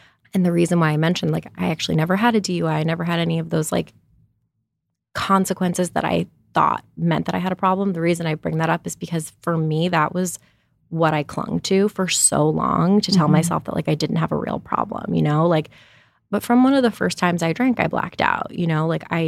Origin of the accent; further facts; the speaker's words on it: New York City, New York, United States; now in Los Angeles, United States; So I am 33. I live in Los Angeles and I'm from New York City originally.